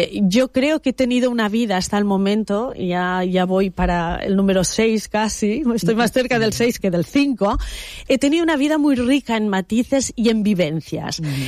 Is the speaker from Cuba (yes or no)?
no; Olot, Catalonia, Spain; de Gerona a Olot, yo soy de Olot, un autobús.